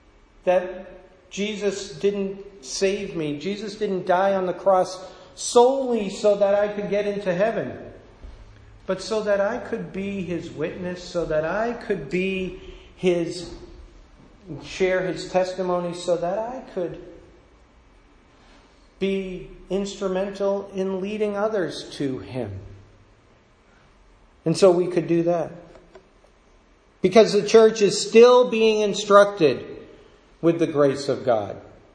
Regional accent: Boston, Massachusetts, United States; I am a Bostonian. I am in the realm of Boston.

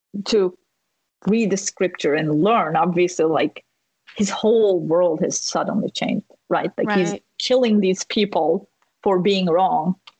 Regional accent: Turkey; because we grew up in Turkey believing that the Christianity was this Western invention, evil, whatnot.

